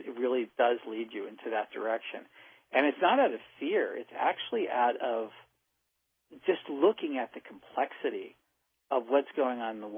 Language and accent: English; New Jersey, United States; I grew up in near Princeton, New Jersey.